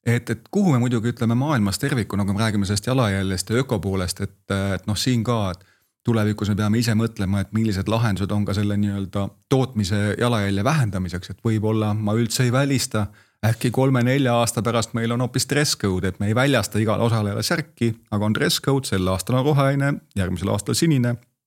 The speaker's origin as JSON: {"language": "Estonian", "town": "Kohtla-Järve", "region": "Ida-Viru County", "country": "Estonia", "tie": "born or raised there", "said": "mina ise olen teinud Kohtla-Järve poiss, ma olen sealtpoolt pärit"}